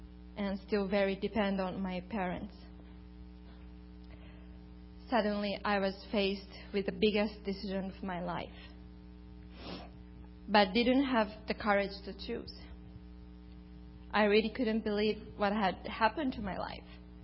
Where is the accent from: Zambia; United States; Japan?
Japan; English is a second language; I'm originally from Japan.